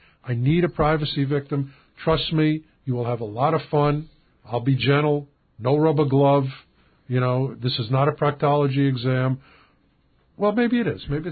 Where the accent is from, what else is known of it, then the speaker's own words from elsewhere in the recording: Brooklyn, New York, United States; Listen, I'm from Brooklyn, and I'm an investigator.